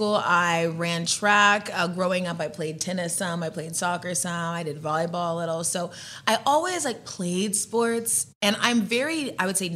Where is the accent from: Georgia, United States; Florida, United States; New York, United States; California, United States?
Georgia, United States; Growing up in Georgia, I was just obsessed with Michael Vick.